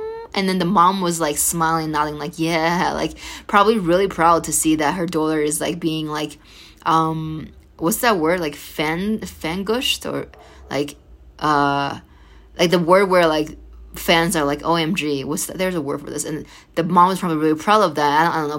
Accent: New York, United States; I grew up in the Hamptons. I've been around celebrities.

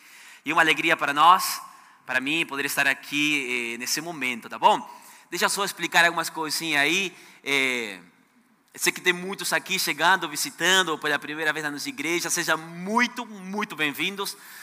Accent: Argentina; Portuguese is a second language; now in Brazil; Esse rapaz, esse cara, é porque sou argentino, tá bom? Sou argentino, com minha esposa Suzy, com nossas filhas aqui. E o Joel acabou de sair. Nós somos argentinos. Estamos aqui na igreja faz 10 anos quase, né?

